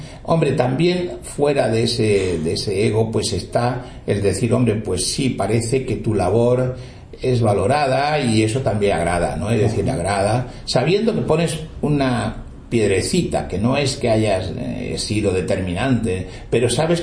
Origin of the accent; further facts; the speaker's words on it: Granada, Andalusia, Spain; yo soy, ajá, granadino, ¿no?